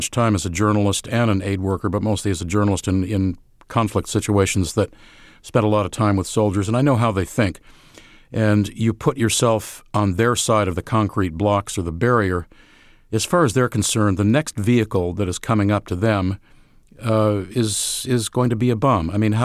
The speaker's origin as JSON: {"language": "English", "country": "United States", "accent": "American", "said": "because of my American accent."}